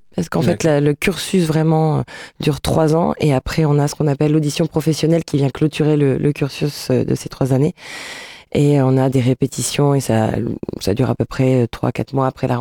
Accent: La Rochelle, Nouvelle-Aquitaine, France; Moi, je suis originaire par contre de La Rochelle. Et je joue aussi sur La Rochelle.

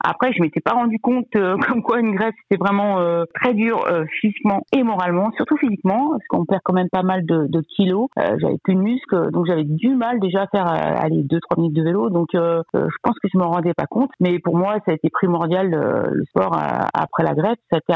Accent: Le Mans, Pays de la Loire, France; j'ai 57 ans. Je suis sartoise, je suis née au Mans

